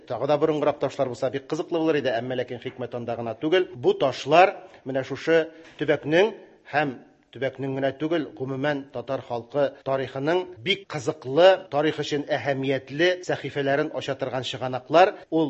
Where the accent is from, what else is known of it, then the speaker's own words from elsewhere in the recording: Kukmor, Tatarstan, Russia; also born or lived in Mamadysh; минем туган ягым булган Күкмара төбәгенең Таш язма истәлекләре дигән китап, аннан Мамадыш районыныкы, минем икенче туган ягым дип әйтсәм дә була